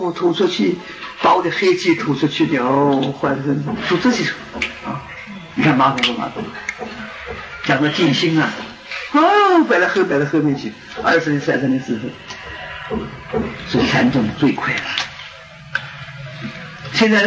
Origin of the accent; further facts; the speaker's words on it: China; 我说我们中国人本来是大智慧啊